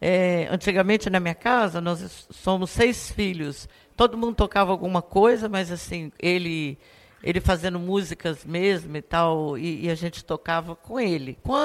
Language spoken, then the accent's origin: Portuguese; Brasília, Federal District, Brazil; also born or lived in Uberaba, Brazil; Eu sou de Brasília, né? Vou me apresentar. Sou nascida em Uberaba, Minas Gerais, e fui para Brasília com 2 anos.